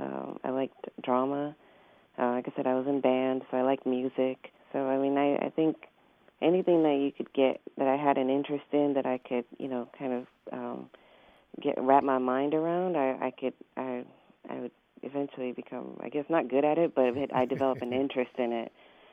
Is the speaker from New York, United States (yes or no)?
no; Atlanta, Georgia, United States; also born or lived in Ibadan, Nigeria / Tuskegee, Alabama; I've lived in the U.S. since I was about 8 years old. I lived in Tuskegee, Alabama for a couple of years and eventually moved to Atlanta, Georgia around high school.